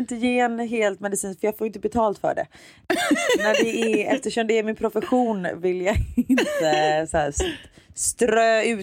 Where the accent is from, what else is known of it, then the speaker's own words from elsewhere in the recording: Gothenburg, Västra Götaland County, Sweden; accent: Gothenburg; jag pratar göteborgska